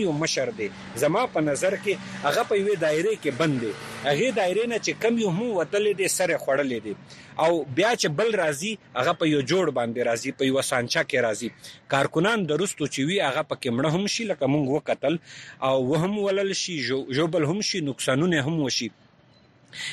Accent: Khyber Pakhtunkhwa, Pakistan; زه به حیثیت د وزیرستان یو وګړی، زما کور په 2009 اپریشن کې

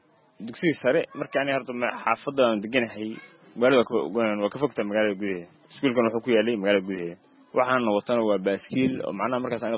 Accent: Mogadishu, Banaadir, Somalia; moved away; also born or lived in Matwaan, Hiiraan; noloshii waxaan ku soo qaatay magaalada Muqdisho

